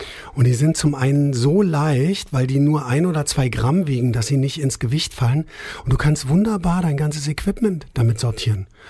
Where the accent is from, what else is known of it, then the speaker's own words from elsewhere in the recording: Berlin, Germany; So bin ich aufgewachsen. Ja. Als Berliner.